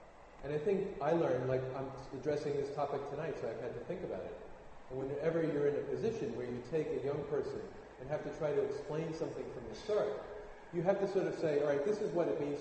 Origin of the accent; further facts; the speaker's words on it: United States; I mean, I'm from the United States, as you may guess.